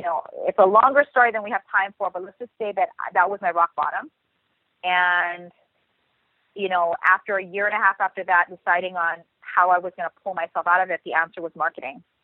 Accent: Honolulu, Hawaii, United States; I'm actually from Honolulu, Hawaii. I still live here. Now, I haven't lived here my entire adult life

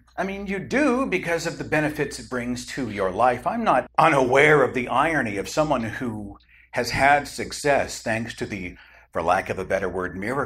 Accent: Tulsa, Oklahoma, United States; but I was at a sushi place in Tulsa, my hometown.

